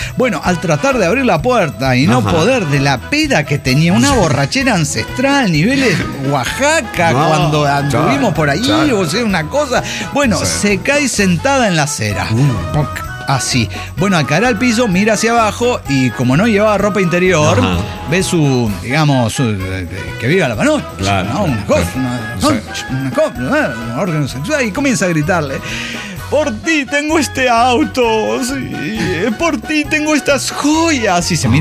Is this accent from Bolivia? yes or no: yes; Tarija, Bolivia; Soy el rosonero de Guadalquivir, de Tarija, Bolivia.